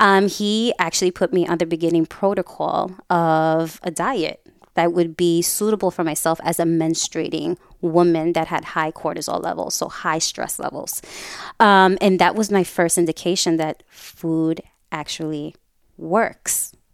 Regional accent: New York City, New York, United States; I'm a Puerto Rican woman. I grew up in New York City. So rice, beans, and pork chops, anything that came out of a box or a can, you know, Spam. Shout out to all my Puerto Ricans, right?

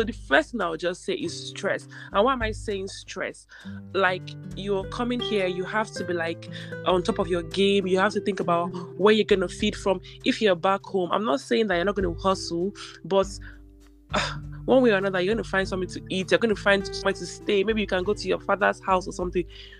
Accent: Nigeria; And if I'm going to take Nigeria as an example, because I'm from Nigeria, right?

